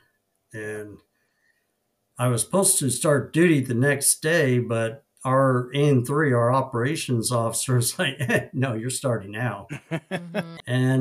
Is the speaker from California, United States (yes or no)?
no; Oklahoma, United States; I was born and raised in Oklahoma